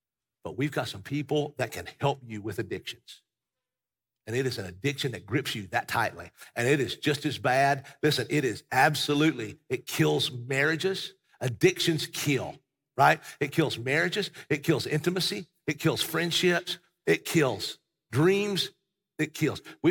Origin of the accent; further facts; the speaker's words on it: Southern US, United States; because you see, I grew up here in the South, and in the South, boys grow up sometimes a little differently.